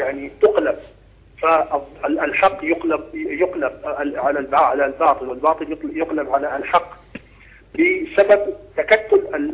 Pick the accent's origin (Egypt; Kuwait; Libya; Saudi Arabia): Saudi Arabia; أن عندنا في السعودية هناك تقسيم ما بين الحاضرة وما بين البادية